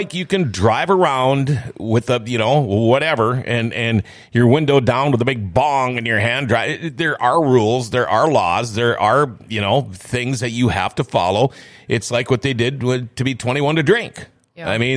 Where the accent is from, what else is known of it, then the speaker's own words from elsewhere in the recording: Thief River Falls, Minnesota, United States; Because I've got a friend in Thief River Falls, my hometown.